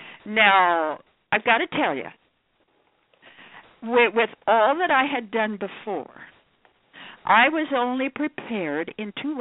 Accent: Idaho, United States; I come from Idaho, and I started Idaho's first nonprofit metaphysical corporation called Inner Forum.

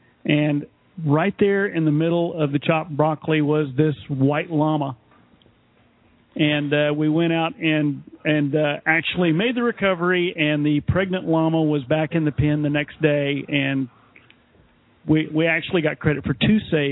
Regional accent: Texas, United States; It happened in my home state of Texas.

